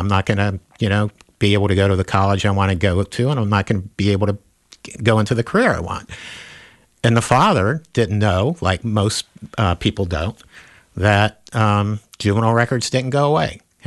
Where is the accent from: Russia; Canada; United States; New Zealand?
United States; Florida; And growing up in Florida, I was subjected to racism.